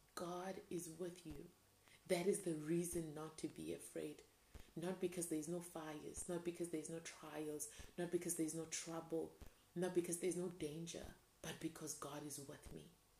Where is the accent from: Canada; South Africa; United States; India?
South Africa; We were from the same place here in South Africa, in my hometown, like my village, basically.